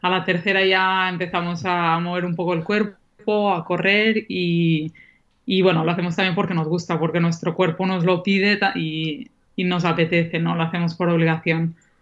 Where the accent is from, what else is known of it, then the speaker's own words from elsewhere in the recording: Banyoles, Catalonia, Spain; el Campeonato de España en Bañolas, en mi pueblo